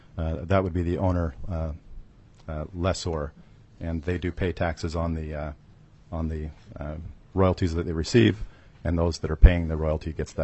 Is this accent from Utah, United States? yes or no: yes; Utah, United States; I come from Utah. We have one of the largest open pit mines there.